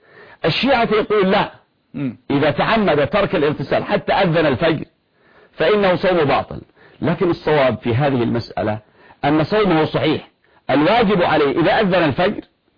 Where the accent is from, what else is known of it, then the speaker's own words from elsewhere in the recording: Yemen; عندما كان عندنا في اليمن شمال وجنوب